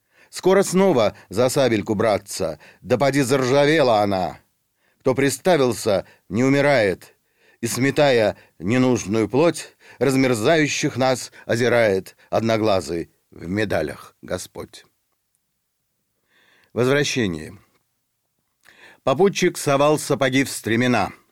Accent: Zaporizhzhia, Zaporizhzhia Oblast, Ukraine; moved away; also born or lived in Ivano-Frankivsk; но в основном моя жизнь прошла в Украине. Я родился в Ивано-Франковске. И я жил, закончил школу в Запорожье.

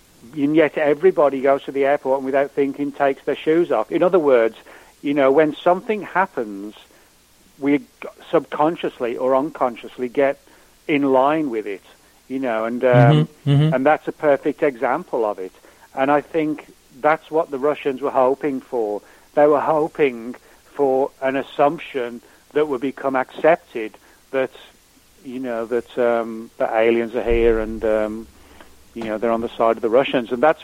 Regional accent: England, United Kingdom; moved away as an adult; now in United States; you can obviously tell from my voice, you know, I'm originally from England, you know. Mm-hmm. And, you know, I grew up in England as a kid and teenager and through my 20s before I moved over here.

